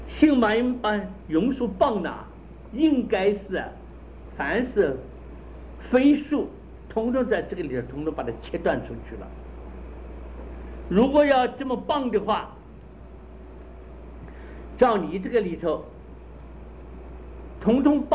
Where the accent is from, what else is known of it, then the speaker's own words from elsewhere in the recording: China; 我们中国人骂人，你是人不是人啊？